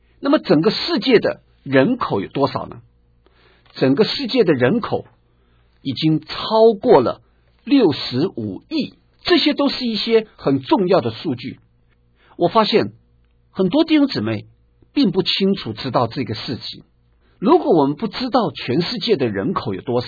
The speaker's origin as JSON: {"language": "Chinese", "country": "China", "said": "我们中国人在谈到战争的时候，我们常常提到一句话"}